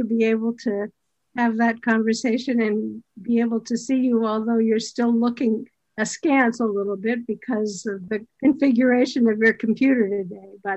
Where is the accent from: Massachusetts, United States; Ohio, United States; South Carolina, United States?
Massachusetts, United States; Boston; I grew up in Boston, right outside Boston, but like a half a mile from Boston. And so Boston and Cambridge were really part of my life growing up.